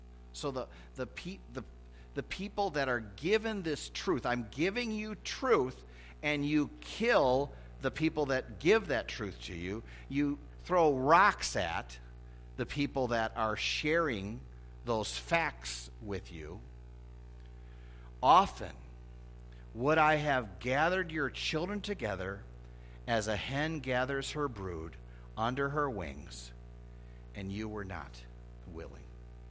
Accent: Chicago, Illinois, United States; My hometown, Chicago, my heart breaks over the constant killing that is going on in the streets there.

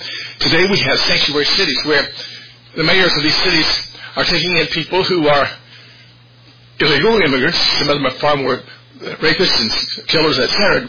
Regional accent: Indianapolis, Indiana, United States; And I'm from Indianapolis. I spent 30 years there.

